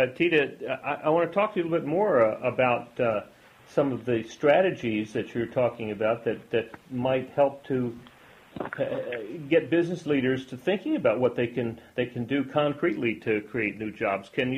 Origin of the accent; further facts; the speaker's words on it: Edinburg, Texas, United States; It sounds very much like the small town that I grew up in South Texas, Edinburgh, Texas.